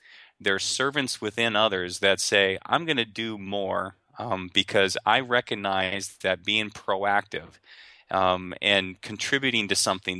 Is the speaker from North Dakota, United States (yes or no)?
yes; North Dakota, United States; can't tell you how many times people pick up some of our accents here in North Dakota and might assume we're Canadian. And so I like to factor in that I'm part Canadian and part American too.